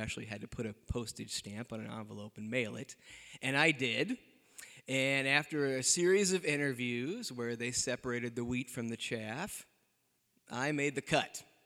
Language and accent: English; Decatur, United States; I even came back for a time to the Blockbuster of my hometown of Decatur.